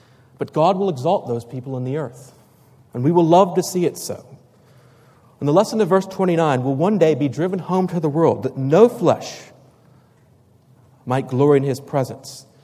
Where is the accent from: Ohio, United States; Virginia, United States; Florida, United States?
Virginia, United States; there'd be only 25 Christadelphians in my home state of Virginia.